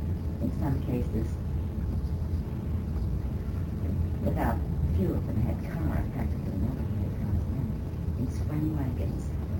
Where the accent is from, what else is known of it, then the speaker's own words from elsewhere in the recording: Oklahoma, United States; born there; I was born in Indian Territory.